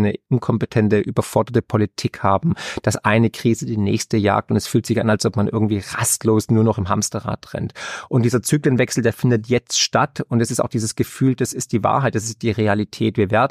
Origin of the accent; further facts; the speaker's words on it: Baden-Württemberg, Germany; Ich bin ja auch Schwabe